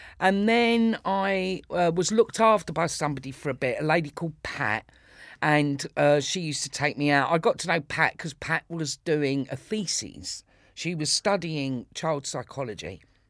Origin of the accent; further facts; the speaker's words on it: Islington, London, United Kingdom; born there; No, I was born in Islington. I was born, there's a Royal Free Hospital in Hampstead, but it used to be on the Liverpool Road in Islington.